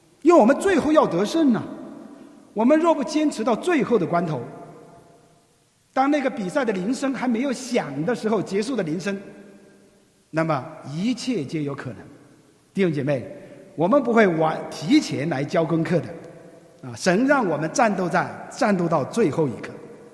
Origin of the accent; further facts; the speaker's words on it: China; 而不是像我们中国人过去所理解的那种忍耐啊